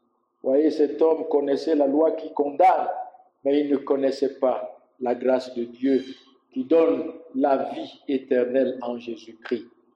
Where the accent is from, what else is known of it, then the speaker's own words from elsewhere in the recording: Cameroon; Je suis Camerounais, lui il est Éthiopien, moi je suis Camerounais